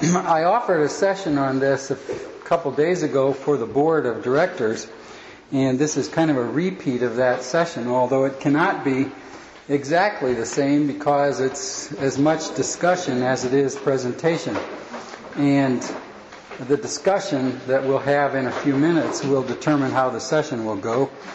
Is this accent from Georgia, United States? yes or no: no; Valparaiso, Indiana, United States; I'm from Valparaiso, Indiana, and I teach in the Department of Theology at Valparaiso University.